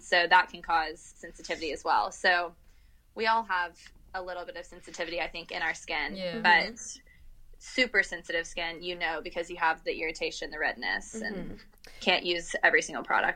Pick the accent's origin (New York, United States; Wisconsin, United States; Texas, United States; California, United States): Texas, United States; Because I'm from Texas originally, so I just totally shocked my system.